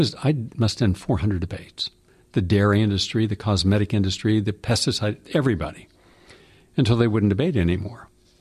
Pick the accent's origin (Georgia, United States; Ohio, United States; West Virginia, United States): West Virginia, United States; I'm from West Virginia, and I grew up where if we wanted to get rid of the rust on nails or screws, we would put them in a cup of Coca-Cola overnight.